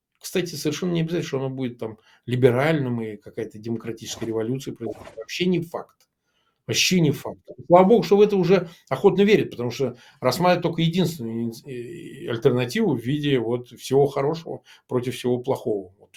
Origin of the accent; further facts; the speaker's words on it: Samara, Samara Oblast, Russia; moved away; на набережной у себя на родине в Самаре